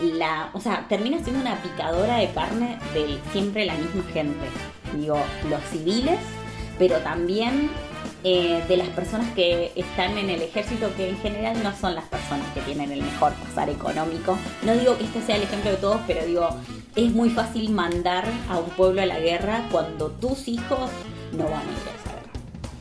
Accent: Argentina; Yo soy argentina y si bien la guerra de las Malvinas, el conflicto fronterizo con Chile, siempre han sido algo que ha quedado en la memoria del siglo XX, yo nací después de todo eso.

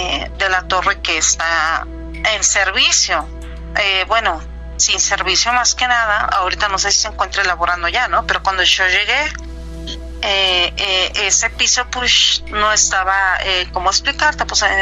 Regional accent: Los Mochis, Sinaloa, Mexico; soy, bueno … soy de los Mochis, Sinaloa.

